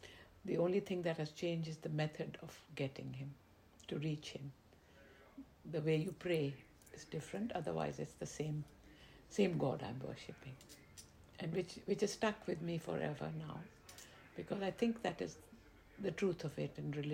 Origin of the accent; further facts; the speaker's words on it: Lahore, Punjab, Pakistan; We grew up in Lahore, and I would read the Quran in English.